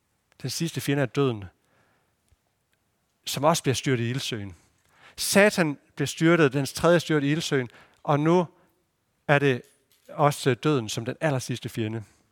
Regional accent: Aalborg, North Denmark Region, Denmark; also born or lived in Copenhagen; jeg har boet i København, god tid, men jeg er bare ikke storbysmenneske på den måde. Jeg kommer fra Aalborg, men det var helt ude i kanten af Aalborg med marker rundt omkring

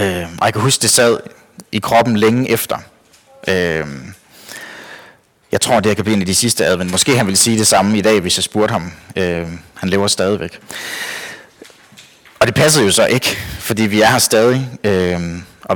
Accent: Store Astrup, Central Denmark Region, Denmark; Jeg er kommet i St. Astrup LMU i rigtig mange år, for det er derude, hvor jeg er vokset op.

